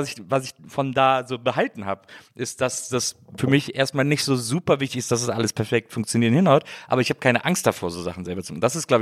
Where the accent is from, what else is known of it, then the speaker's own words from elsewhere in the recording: Wesseling, North Rhine-Westphalia, Germany; ich komme ja aus Wesseling, das ist ja auch da, also etwas größer als Wiel, aber es hat so, ich habe mal gelesen, hat so, ich glaube, 25.000 Einwohner